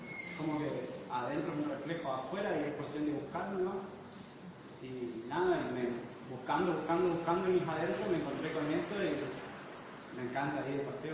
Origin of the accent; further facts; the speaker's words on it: Oberá, Misiones, Argentina; Como soy de Oberá, mi barrio, al frente de mi casa, a 20 metros era el monte. Me crié haciendo chozas